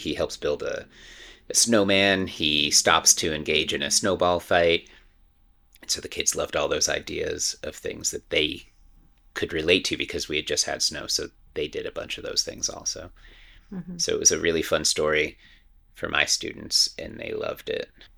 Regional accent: New Hampshire, United States; also born or lived in Massachusetts; I grew up in New Hampshire and in the Massachusetts area.

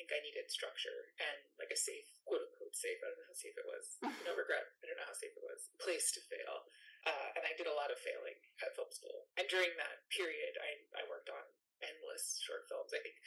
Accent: New York, United States; I grew up in the New York area, so like right outside of the city. And I went to high school in the Bronx

